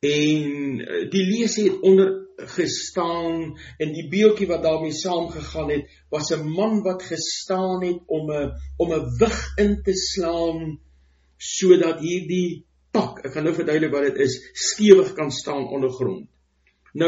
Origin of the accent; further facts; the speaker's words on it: Free State, South Africa; Ek het groot geword in die Vrystaat se goudvelde, lieflike tye, lieflike plek, die Vrystaat.